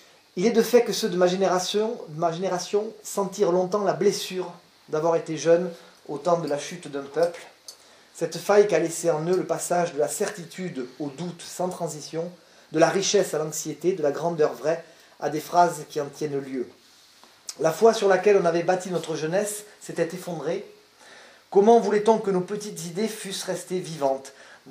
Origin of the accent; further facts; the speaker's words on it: Toulouse, Occitanie, France; Moi, je suis toulousain. Je suis né à Toulouse.